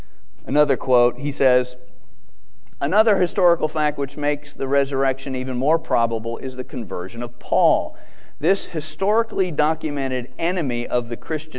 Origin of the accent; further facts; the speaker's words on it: Georgia, United States; I grew up in South Georgia, so I appreciate that.